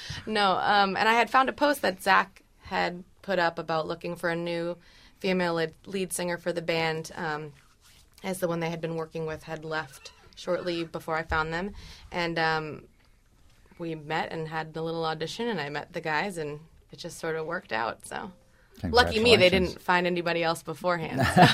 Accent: New Hampshire, United States; I grew up in New Hampshire

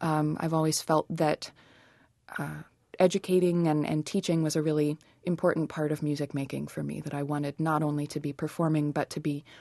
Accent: Mason, Michigan, United States; I spent most of my growing up in central Michigan, in Mason, Michigan, a little town up there.

